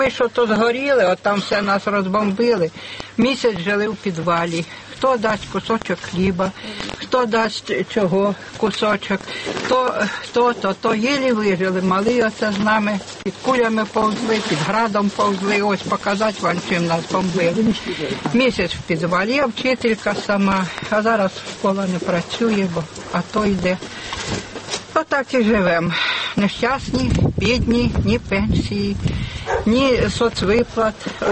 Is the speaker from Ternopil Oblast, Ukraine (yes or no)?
yes; Ternopil Oblast, Ukraine; українку, потомственну, я сама з Тернопільської області